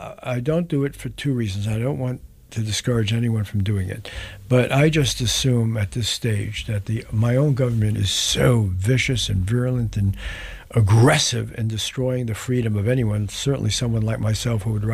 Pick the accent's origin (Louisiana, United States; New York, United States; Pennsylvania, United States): New York, United States; New York City; I grew up in the Bronx with public schools.